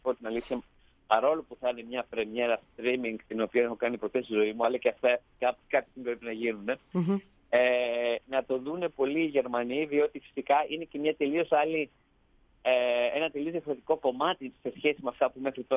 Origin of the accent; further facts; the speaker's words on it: Athens, Attica, Greece; στην Αθήνα, που είναι και η πατρίδα μου